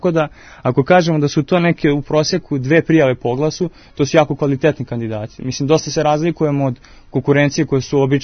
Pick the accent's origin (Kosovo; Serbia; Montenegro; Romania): Serbia; Sremska Mitrovica, Vojvodina; U manjim gradovima, recimo poput Sremske Mitrovice, ja sam rodom iz Sremske Mitrovice, pa konkretno znam